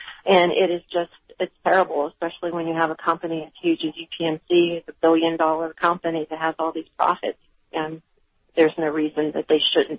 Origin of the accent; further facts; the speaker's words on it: Altoona, Pennsylvania, United States; I'm not from here, I'm from Altoona.